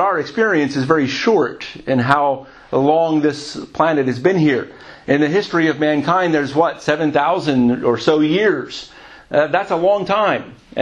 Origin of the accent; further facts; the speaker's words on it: United States; moved away as an adult; now in United Kingdom; I'm an American. I come from the U.S. I'm also now a British citizen. But you can tell by my voice, right? That's where I grew up. I spent the first 40 years of my life in that country.